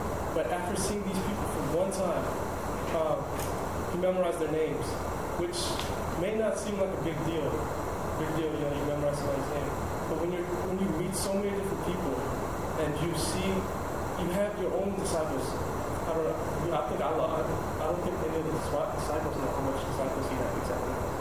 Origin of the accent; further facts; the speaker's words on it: Atlanta, Georgia, United States; Fortunately for me, Atlanta is his base in the West, and so for me growing up in Atlanta, I got a lot of personal association with him.